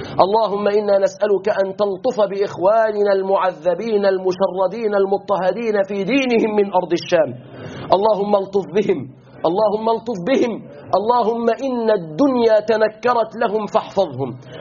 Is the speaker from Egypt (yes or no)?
yes; Egypt; بلادنا مصر